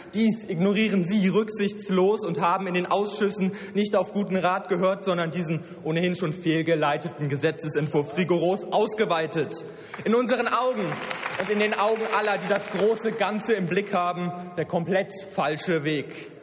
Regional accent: Weimar, Thuringia, Germany; Ich komme aus Weimar, ich habe die DDR erlebt

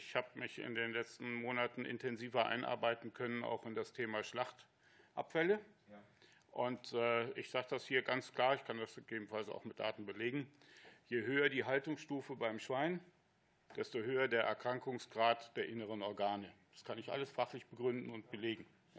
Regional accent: Hesse, Germany; now in Braunschweig, Germany; Ich komme gebürtig aus Oberhessen, 1000 mm Regen. Wir hatten Schweine auf Stroh.

